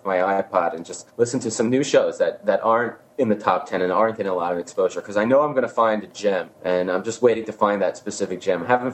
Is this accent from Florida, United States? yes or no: no; New York, United States; I grew up fishing on Lake Ronkonkoma.